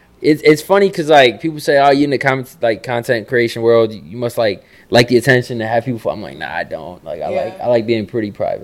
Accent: New York, United States; And that's what I really love about, like, the Latino community is, even though we'll be here, you know, I'm born and raised in New York.

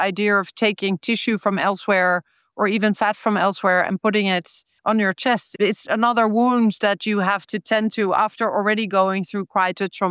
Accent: Netherlands; I come from the Netherlands. We are always kind of seen to be pretty tough.

